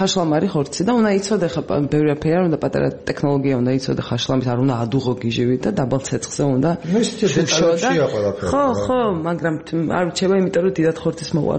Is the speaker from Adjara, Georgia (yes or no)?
no; Imereti, Georgia; მე ვამბობ, რადგან იმერელი ვარ, ვამბობ, რომ სამეგრელო დედოფალია და იმერეთი მეფე.